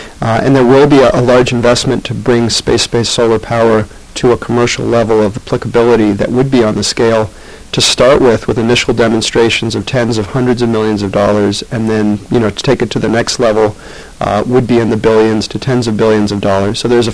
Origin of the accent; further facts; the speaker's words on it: Brooklyn, New York, United States; moved away as an adult; also born or lived in San Francisco; Brian, I grew up in Brooklyn, born in 1962, 27 years in Brooklyn, and then out to San Francisco for about 11 years, and have just recently returned in the last 2.5 years to the East Coast.